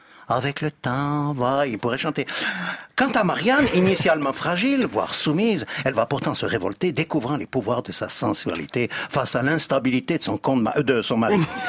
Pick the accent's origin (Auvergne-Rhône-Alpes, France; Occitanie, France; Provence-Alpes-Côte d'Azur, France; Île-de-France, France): Auvergne-Rhône-Alpes, France; moi je suis savoyard